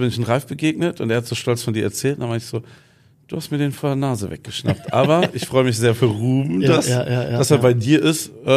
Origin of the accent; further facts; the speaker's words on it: Wuppertal, North Rhine-Westphalia, Germany; born there; Also gebürtig komme ich aus Wuppertal.